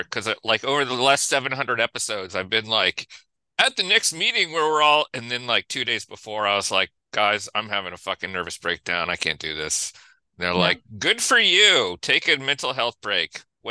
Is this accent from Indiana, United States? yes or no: yes; Indianapolis, Indiana, United States; I'm from Indianapolis. So I had friends that went there and anthropology wasn't on my radar at all.